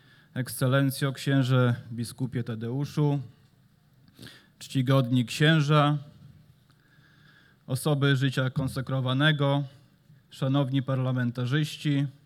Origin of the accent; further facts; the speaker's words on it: Podlaskie Voivodeship, Poland; człowiek głęboko związany z tym miejscem. Pochodzę z tej gminy. To właśnie tutaj, w tej świątyni, przyjąłem swoją pierwszą komunię świętą. Tutaj kształtowała się moja wiara i moje przywiązanie do wartości, które towarzyszą mi przez życie.